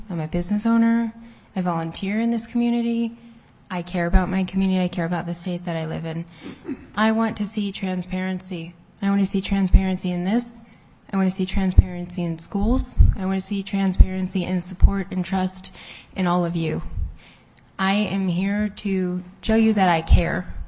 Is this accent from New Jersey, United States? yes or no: no; Juneau, Alaska, United States; I'm from Juneau. I live in Auk Bay.